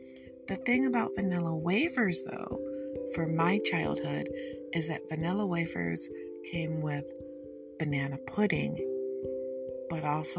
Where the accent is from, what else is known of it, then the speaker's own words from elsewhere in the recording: Detroit, Michigan, United States; But of course, I am from Detroit, and because I'm from Detroit, I love banana pudding.